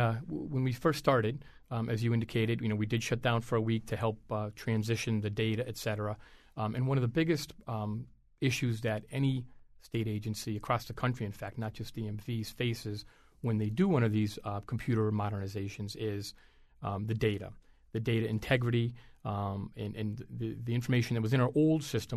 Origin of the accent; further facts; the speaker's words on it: East Hartford, Connecticut, United States; now in Wallingford, United States; Born and raised in Connecticut, born and raised in East Hartford. Now live in Wallingford with my wife and three kids. Educated here in Connecticut at the University of Connecticut. Went through public schools in the town of East Hartford.